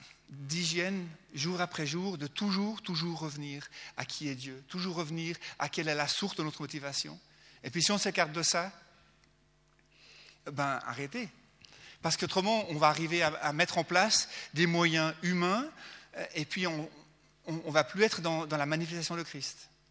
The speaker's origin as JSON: {"language": "French", "town": "Hermance", "region": "Geneva", "country": "Switzerland", "said": "Je viens d'Hermance, au bord du lac."}